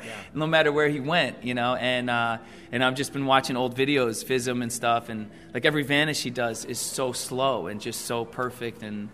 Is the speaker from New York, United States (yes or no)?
yes; New York, United States; next thing you know, I'm in Big Rapids, Michigan. I'm from New York. I'd never been to Michigan, you know.